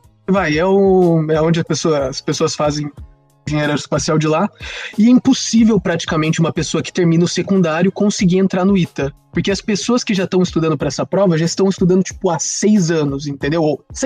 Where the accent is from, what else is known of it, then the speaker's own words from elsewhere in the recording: Brazil; moved away as an adult; now in Portugal; Olá então, pessoas, pelo meu sotaque já devem perceber de onde eu sou. eu sou do Brasil